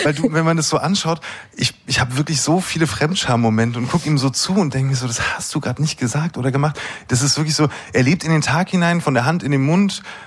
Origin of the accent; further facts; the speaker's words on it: Bavaria, Germany; ich bin witzigerweise parallel zu dem Dreh, habe ich mich entschieden, nach Oberbayern zurückzuziehen, wo ich herkomme.